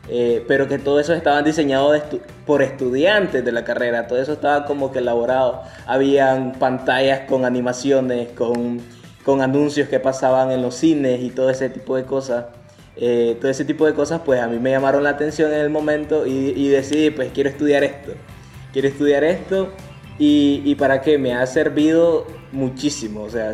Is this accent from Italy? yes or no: no; Nicaragua; Lo que pasa es que acá en Nicaragua, pues en mi país, la industria musical no es algo, pues, de mayor potencia.